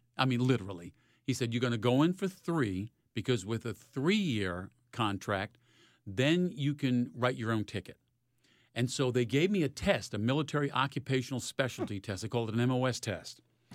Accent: Rhode Island, United States; now in Chicago, United States; came back home, went to college on the GI Bill at Rhode Island College, worked at my hometown TV station doing weekend sports at WPRI-TV

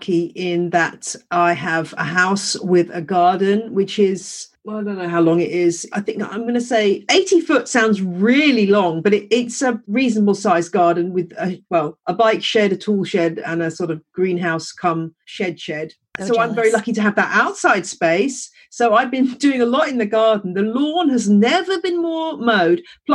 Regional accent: England, United Kingdom; accent: English; There's lots of people who love my English accent, so it's fine.

